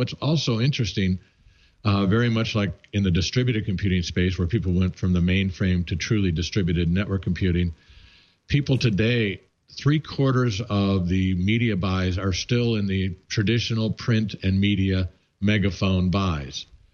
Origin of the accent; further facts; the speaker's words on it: Midwest, United States; I'm a Midwesterner. Yeah, I went to Harvard undergrad, but I grew up in the Midwest.